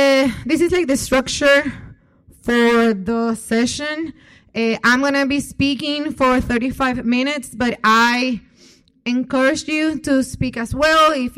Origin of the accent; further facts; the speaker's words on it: San Juan, Puerto Rico; I come from San Juan, Puerto Rico, so this weather is not my ideal situation.